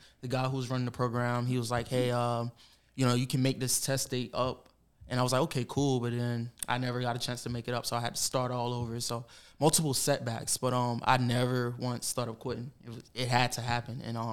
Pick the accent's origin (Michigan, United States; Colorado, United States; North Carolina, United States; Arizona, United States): North Carolina, United States; Wilmington; So I grew up, I'm from Wilmington, born and raised.